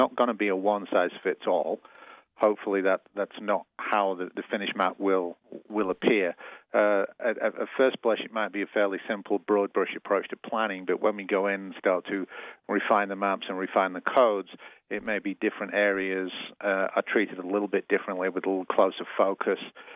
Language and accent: English; England, United Kingdom; I'm as thrilled as an Englishman can be about the number of people who actually turned up to the public hearings.